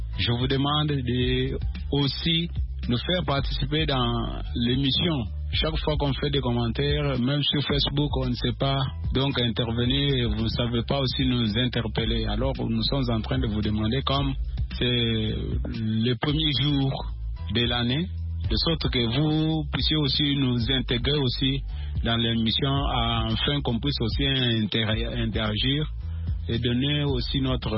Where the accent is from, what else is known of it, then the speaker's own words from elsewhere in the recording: Kassong, Kasaï-Central, DR Congo; je viens de Kassong, dans la province du Kassai central, dans la République démocratique du Congo. Je suis à Saint-Joseph Mikalaï.